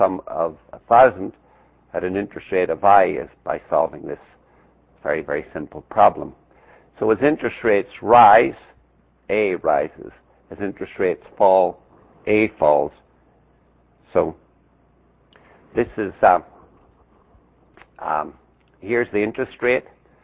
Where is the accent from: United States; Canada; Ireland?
Ireland; since I'm Irish, I can tell Irish jokes, and since I'm an actuary, I can criticize actuaries